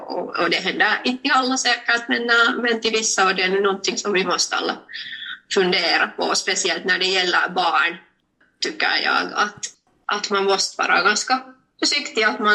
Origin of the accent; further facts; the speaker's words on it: Finland; mina föräldrar kom från ett annat land, men jag ser ut som finländsk, och det har ju aldrig blivit ifrågasatt att jag är helt finländskt.